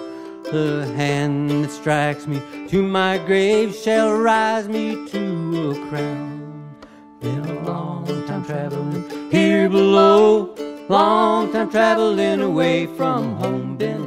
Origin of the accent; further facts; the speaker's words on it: Chicago, Illinois, United States; also born or lived in Kansas; Well, I was born in Chicago in 1954, and we moved to Kansas almost immediately, and I was there till about 1960. And so I learned, my first memories are of Kansas. And then we went to Chicago, and I went to through grade school and high school in the Chicago area.